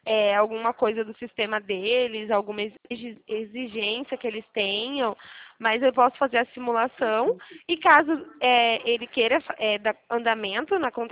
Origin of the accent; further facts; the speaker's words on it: Araras, São Paulo, Brazil; eu sou de Arara, São Paulo